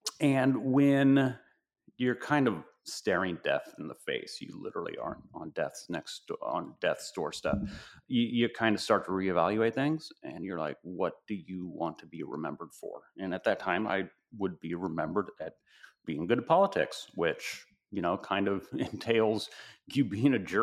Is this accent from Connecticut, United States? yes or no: no; Hilmar, California, United States; Stockton is, I consider it my hometown. I originally grew up in the little abode of Hillmar, California, roughly an hour south of here.